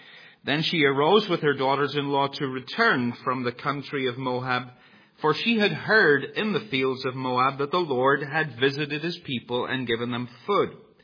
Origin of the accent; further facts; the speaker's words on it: Northern Ireland, United Kingdom; now in United States; I moved to Northwest Arkansas 3.5 years ago from Northern Ireland.